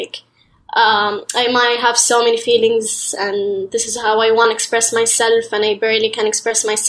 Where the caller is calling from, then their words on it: Jeddah, Makkah Province, Saudi Arabia; I'm from Saudi Arabia, Jeddah, basically.